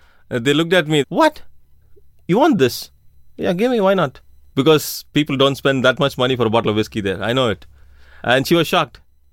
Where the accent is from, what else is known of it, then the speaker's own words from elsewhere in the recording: India; I'm from India. I'm an engineer. I worked in the airport for about 15 years. I came to Israel to work as a metapel.